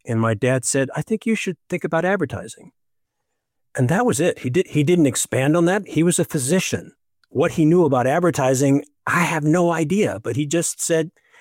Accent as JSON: {"language": "English", "town": "Milwaukee", "region": "Wisconsin", "country": "United States", "tie": "born or raised there", "said": "And I came back to Milwaukee in my hometown."}